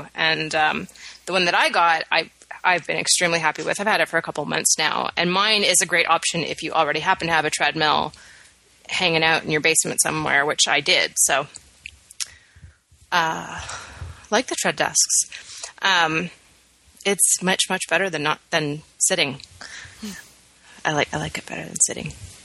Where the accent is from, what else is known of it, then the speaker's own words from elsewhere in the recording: Canada; accent: Canadian; decided we needed to go home and see home and be home for a while. So that will totally bring back my Canadian accent.